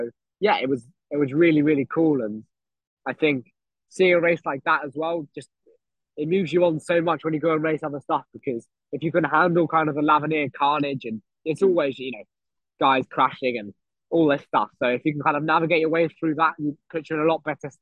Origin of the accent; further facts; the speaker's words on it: United Kingdom; it's a super special race to do as a British guy.